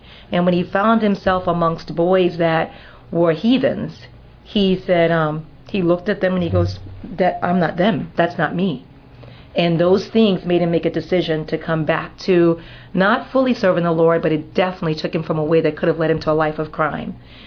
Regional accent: New Orleans, Louisiana, United States; also born or lived in New York; I lived in New York for 15 years. I grew up in New Orleans and grew up a Catholic and became born again in New York, an unlikely place.

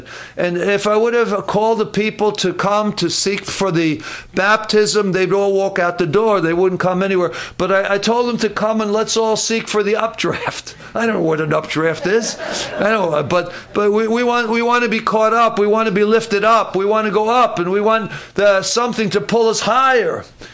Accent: New York City, New York, United States; I come from New York City. Not very many people have wells in New York City

